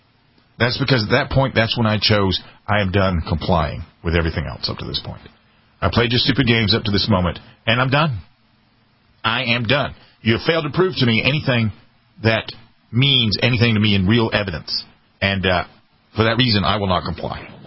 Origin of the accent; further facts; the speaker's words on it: South Carolina, United States; And it would be great in my home state of South Carolina for it to be South Carolina, Florida, and Texas that leads, it sets the tone of the nation.